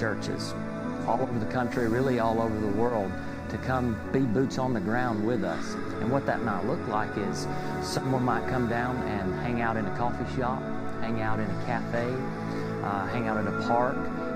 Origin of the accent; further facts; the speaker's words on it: Georgia, United States; I'm originally from the Blue Ridge Mountains in North Georgia, or as I like to call it, the country. I lived there for 25 years.